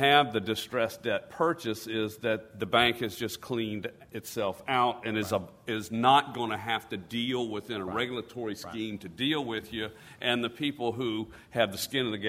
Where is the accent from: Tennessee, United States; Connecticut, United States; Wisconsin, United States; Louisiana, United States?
Louisiana, United States; but I'm from Louisiana, and so we lose.